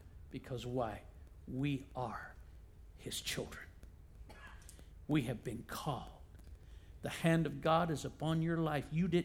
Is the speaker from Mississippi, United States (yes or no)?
yes; Mississippi, United States; because growing up in Mississippi, I saw racism.